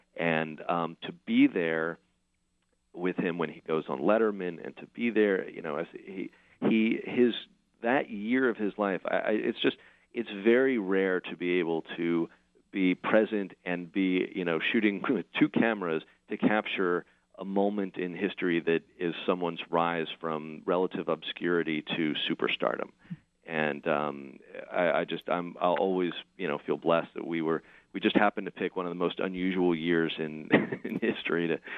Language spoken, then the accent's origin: English; Houston, Texas, United States; And, you know, I'm from Houston, so I jumped at the chance to get back out there